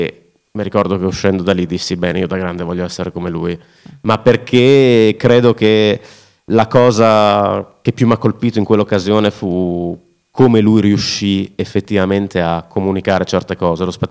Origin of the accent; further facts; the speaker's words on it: Sasso Marconi, Emilia-Romagna, Italy; also born or lived in Bologna; io sono nato a Bologna, ho sempre vissuto, sono cresciuto a Sasso Marconi e quindi sono stato lì da quelle parti, sono cresciuto da quelle parti, le scuole le ho fatte lì.